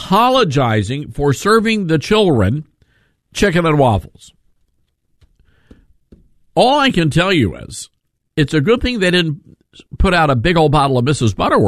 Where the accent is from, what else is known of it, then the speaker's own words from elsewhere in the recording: the South, United States; Now, I grew up in the South. I know plenty of white people who love eating chicken. We call it the gospel bird.